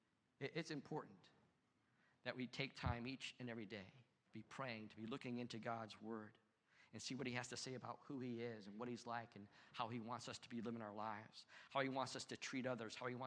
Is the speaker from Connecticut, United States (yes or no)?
yes; Connecticut, United States; And I'm thinking, I'm from Connecticut. Connecticut's north of Philadelphia.